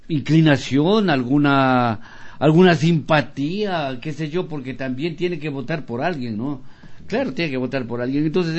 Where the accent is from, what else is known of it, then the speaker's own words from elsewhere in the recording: Ecuador; yo sí coincido con usted como ciudadano ecuatoriano